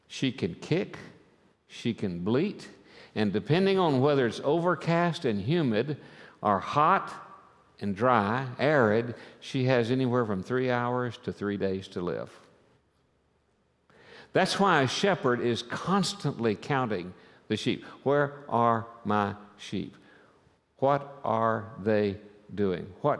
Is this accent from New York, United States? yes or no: no; Oklahoma, United States; I'm from Oklahoma. That's cowboy country. We have more cows than we do have people in Oklahoma, literally.